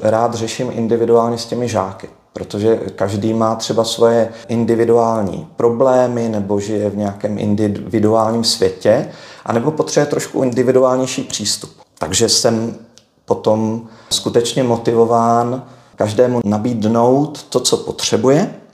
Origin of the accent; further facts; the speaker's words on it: Moravia, Czechia; Opravdu pocházím z Moravy